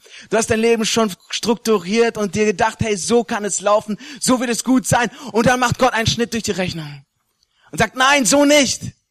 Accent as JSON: {"language": "German", "town": "Osnabrück", "region": "Lower Saxony", "country": "Germany", "tie": "born or raised there", "said": "ursprünglich komme ich aber aus Osnabrück. Weiß jemand, wo Osnabrück ist? Osnabrück ist Nordwest von Deutschland"}